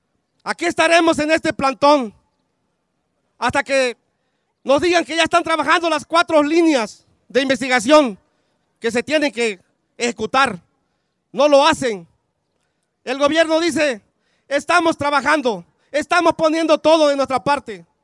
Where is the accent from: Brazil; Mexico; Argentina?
Mexico; No permitamos como mexicanos que siga pasando todo esto.